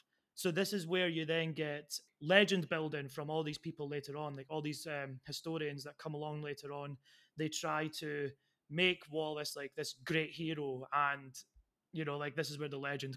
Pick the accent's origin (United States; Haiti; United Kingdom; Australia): United Kingdom; Dundee, Scotland; he was educated in my hometown of Dundee.